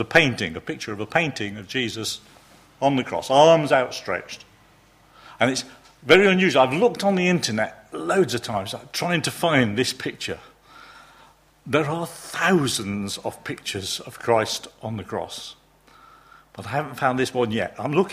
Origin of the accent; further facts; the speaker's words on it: Mansfield, East Midlands, United Kingdom; which is about 15 miles from Mansfield, my hometown.